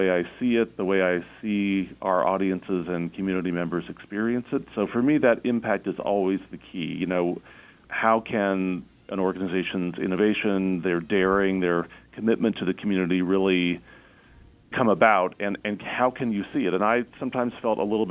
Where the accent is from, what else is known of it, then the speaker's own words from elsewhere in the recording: Illinois, United States; also born or lived in St. Louis / Indiana; I'm actually from the sort of the Midwest originally. I was born in St. Louis and grew up mostly in the southern part of Illinois and went to Indiana University for school.